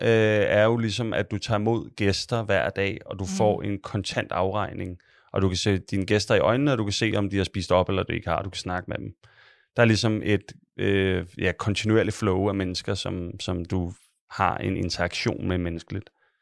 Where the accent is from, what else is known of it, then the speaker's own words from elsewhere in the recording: Copenhagen, Capital Region of Denmark, Denmark; Jeg kommer fra Sydhavnen, så er jeg sådan et stort kærligheds... forhold til den bydel.